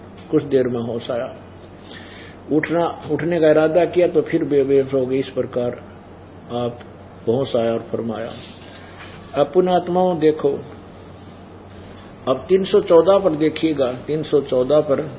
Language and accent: Hindi; Mehgaon, Madhya Pradesh, India; गांव व तहसील मेह गांव, जिला भिंड, मध्य प्रदेश का रहने वाला हूं।